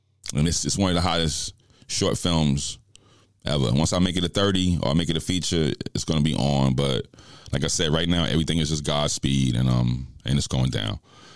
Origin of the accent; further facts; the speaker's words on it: New York, United States; You know, I'm from New York. You already know what it is.